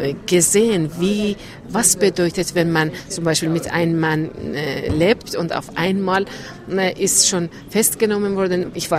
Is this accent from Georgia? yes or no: no; Iran; moved away as an adult; Ich komme aus dem Iran